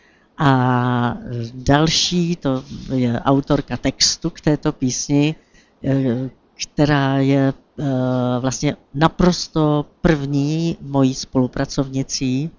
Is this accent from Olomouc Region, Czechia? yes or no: no; Slatiňany, Pardubice Region, Czechia; also born or lived in Prague; Já jsem se narodila v Praze, ale od vlastně útlého mládí maminka mě akorát porodila, převezla mě do Slatiňan a tam jsem žila až do svých 18 let.